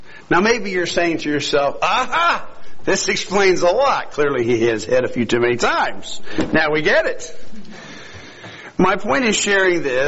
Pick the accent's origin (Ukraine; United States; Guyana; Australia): Australia; born there; as everyone here knows, I was born in Australia. It's been quite a while now since I last took a trip there.